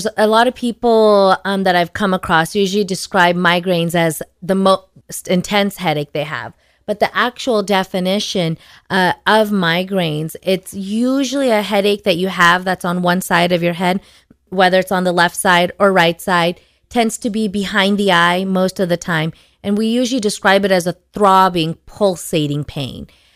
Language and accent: English; San Diego, California, United States; I'm California homegrown. I was born and raised in California. I did most of my grade school when I was in San Diego.